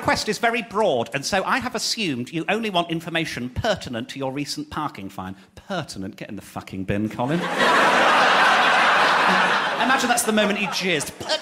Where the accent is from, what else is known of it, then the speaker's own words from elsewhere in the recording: Birmingham, West Midlands, United Kingdom; So I'm from Birmingham. I'm as surprised as you are.